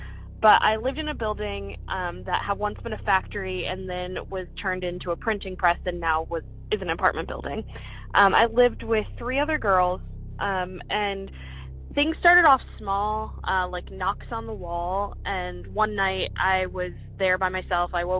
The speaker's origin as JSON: {"language": "English", "town": "Chicago", "region": "Illinois", "country": "United States", "said": "I'm from Chicago, Illinois."}